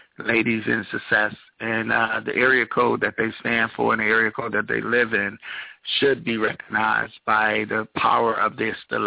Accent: Stone Mountain, Georgia, United States; I came from Stone Mountain, Georgia, and I always had an imagination to do things.

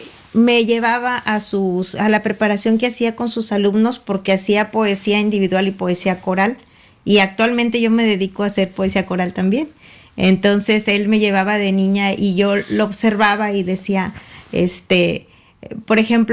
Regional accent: Matamoros, Tamaulipas, Mexico; en mi ciudad natal de Matamoros.

